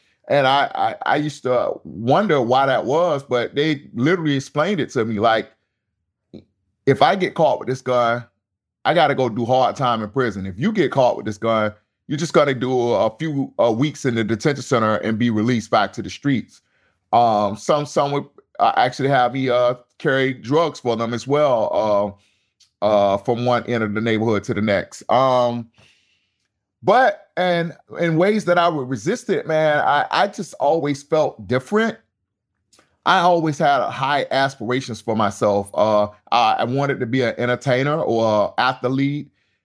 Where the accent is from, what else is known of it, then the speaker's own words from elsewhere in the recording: Tampa, Florida, United States; growing up in Central Park Village was extremely difficult. It was surrounded by a lot of violence. We didn't have any gangs back then in Tampa.